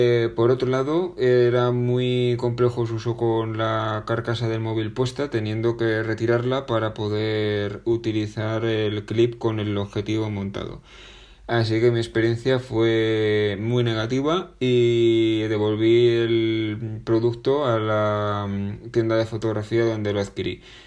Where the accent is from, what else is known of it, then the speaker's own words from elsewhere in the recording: Spain; soy español.